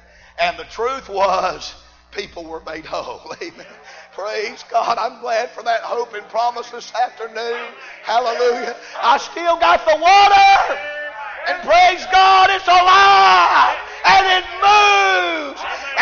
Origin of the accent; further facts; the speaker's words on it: the South, United States; Now I'm from the South, the deep South, and we never really eat lunch. We eat breakfast, dinner, and supper.